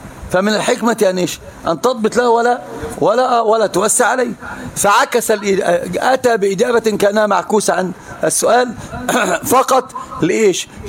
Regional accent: Upper Egypt, Egypt; فقلت أنا صعيدي أشد منك

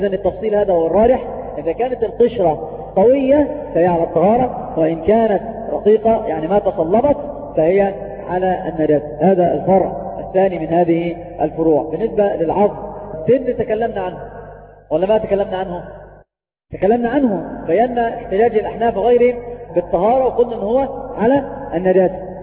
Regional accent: Egypt; أواني الفضة والذهب عندنا في مصر، الطفل المدلل عند أمه يقولون عنه ولد وفي فمه ملعقة إيش من ذهب

